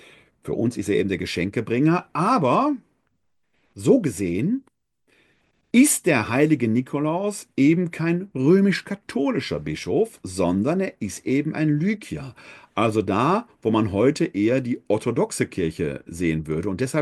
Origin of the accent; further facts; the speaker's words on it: Essen, North Rhine-Westphalia, Germany; born there; Ich kann mich erinnern, ich komme gebürtig aus Essen